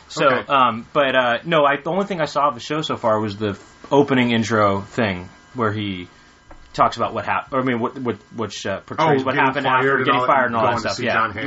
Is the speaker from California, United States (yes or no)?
yes; Los Angeles, California, United States; I grew up with it. I grew up in Los Angeles.